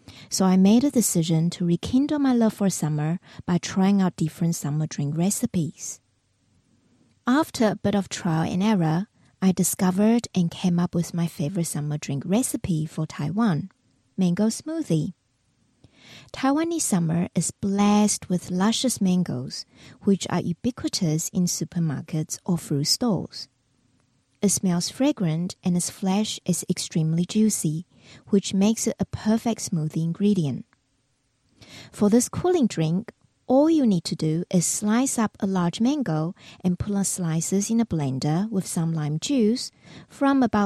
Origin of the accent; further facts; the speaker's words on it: New Zealand; Growing up in New Zealand, I've always loved summer.